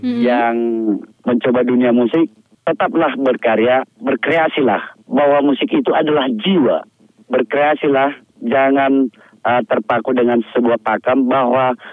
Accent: Harian Boho, North Sumatra, Indonesia; Yang pertama itu di Harian Boho tahun yang lalu di kampung saya.

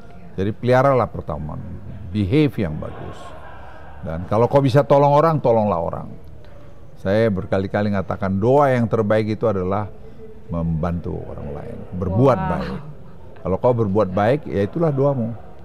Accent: Pekanbaru, Riau, Indonesia; Saya umur 2 tahun, 3 tahun ya, mungkin sudah dibawa ibu saya ke Pekanbaru. Jadi saya besar itu di Pekanbaru.

